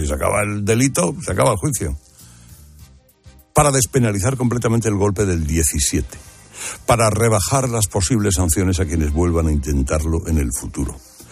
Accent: Spain; todavía somos hoy los españoles, con nuestro voto, los que tenemos la última palabra

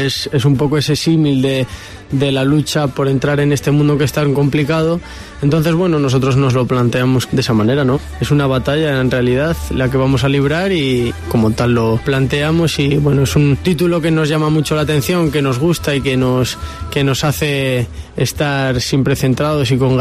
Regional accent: Guadalajara, Castilla-La Mancha, Spain; Yo, aunque soy de aquí, de Guadalajara, de toda la vida, no tengo familia en Andalucía, sí que tengo un poco ese deje en la voz. No el acento, pero sí ese aire un poco flamenco

